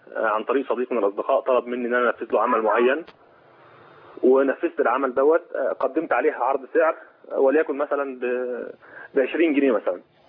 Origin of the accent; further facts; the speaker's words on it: Egypt; عندنا في مصر معروف اللي احنا بنسميها حلاوه المولد